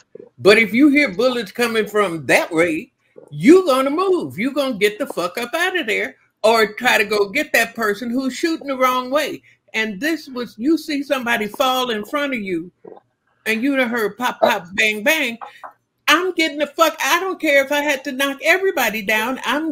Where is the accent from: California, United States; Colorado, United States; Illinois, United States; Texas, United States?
Illinois, United States; Chicago; I'm from Chicago. If we hear gunshots, if we hear a car back up, if we hear anything, a balloon pop that sounds like a pop, we do not stand around and wait to see what happened.